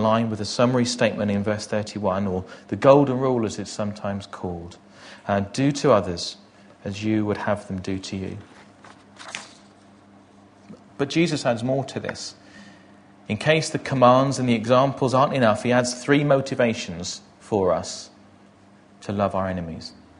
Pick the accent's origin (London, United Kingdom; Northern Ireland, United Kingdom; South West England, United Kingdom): South West England, United Kingdom; R.C. Chapman lived in the 1800s in Barnstaple, near my hometown.